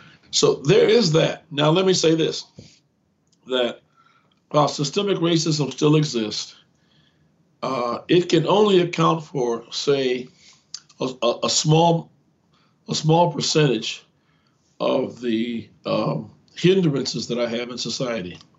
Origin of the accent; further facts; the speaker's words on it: Gary, Indiana, United States; I grew up in the Chicago area, and in Gary, Indiana, to be exact.